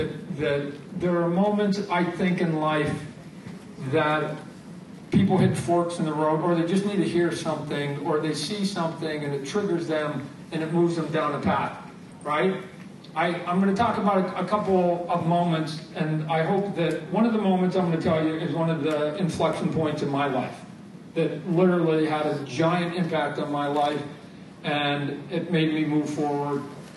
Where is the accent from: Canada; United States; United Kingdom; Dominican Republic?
Canada; I'm Canadian, I'm in Calgary